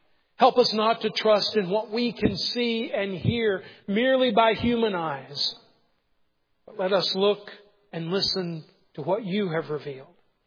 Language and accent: English; South Carolina, United States; He called me a hillbilly. hillbilly because I'm from South Carolina.